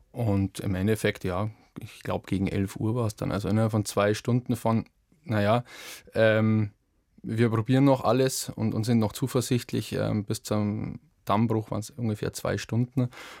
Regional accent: Bavaria, Germany; Wir sind mit der Freiwilligen Feuerwehr aus meinem Heimatort mit einem Hilfeleistungskontingent aus dem Landkreis Rosenheim

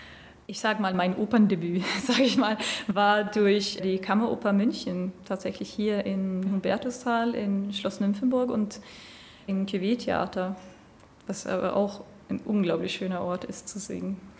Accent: Arvika, Värmland, Sweden; German is a second language; now in Germany; Ich komme aus Schweden, aus einer Kleinstadt, die heißt Arvika. Dort habe ich ganz klein mit Musik angefangen

